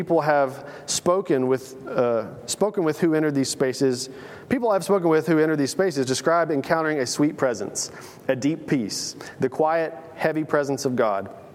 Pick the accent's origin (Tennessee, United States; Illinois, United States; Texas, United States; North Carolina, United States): Tennessee, United States; I come from Middle Tennessee, by the way, so it's a different world, lovely world.